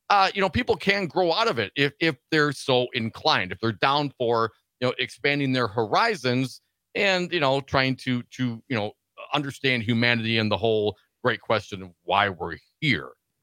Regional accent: Madison, Wisconsin, United States; growing up in Madison area, Wisconsin.

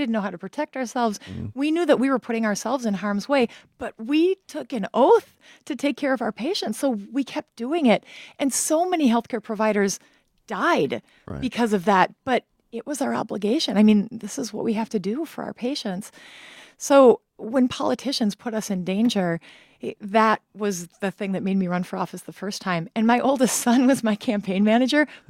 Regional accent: Kaukauna, Wisconsin, United States; I grew up in Kaukauna, Wisconsin, just south of where we are. I'm a proud ghost.

